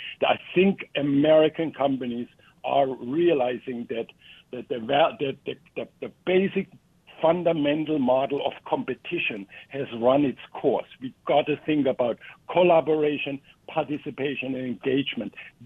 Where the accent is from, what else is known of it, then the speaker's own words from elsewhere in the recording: Germany; moved away; also born or lived in Latin America; I came from Germany originally and spent most of my time, 25 years in Latin America.